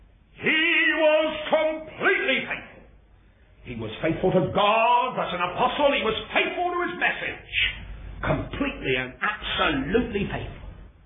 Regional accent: England, United Kingdom; now in Australia; I said, well, I come from England.

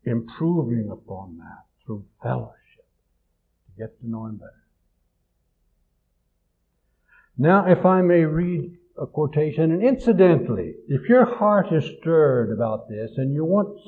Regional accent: Kansas, United States; I grew up in Kansas, and I know what thirsty land looks like.

